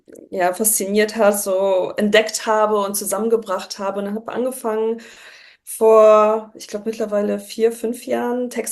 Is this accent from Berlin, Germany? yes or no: no; Düsseldorf, North Rhine-Westphalia, Germany; also born or lived in Poland; gebürtig Polin, aufgewachsen in Düsseldorf. Ich bin 31 Jahre jung.